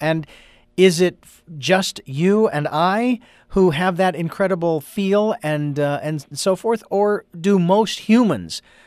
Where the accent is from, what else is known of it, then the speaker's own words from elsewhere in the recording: Phoenix, Arizona, United States; now in Santa Barbara, United States; I grew up, born and raised in Phoenix, Arizona, which is the desert.